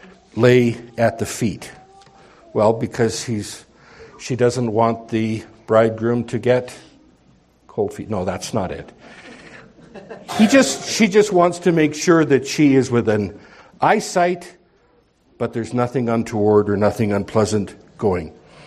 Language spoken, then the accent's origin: English; Nipawin, Saskatchewan, Canada; I grew up in Nipawin, Saskatchewan.